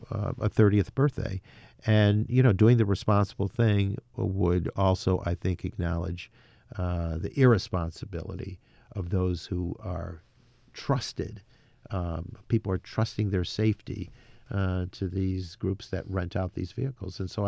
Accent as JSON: {"language": "English", "town": "Amsterdam", "region": "New York", "country": "United States", "tie": "born or raised there", "said": "Hit my hometown of Amsterdam severely hard."}